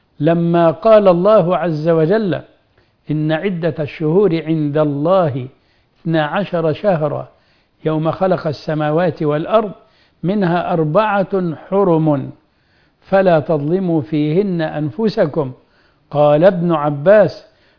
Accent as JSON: {"language": "Arabic", "country": "Egypt", "said": "بلدنا مصر"}